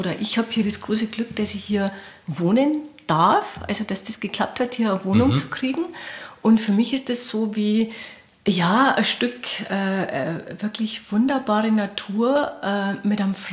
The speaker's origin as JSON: {"language": "German", "town": "Mauth", "region": "Bavaria", "country": "Germany", "tie": "born or raised there", "said": "Also gebürtig bin ich aus Maut, also aus dem tiefsten Bayerischen Wald"}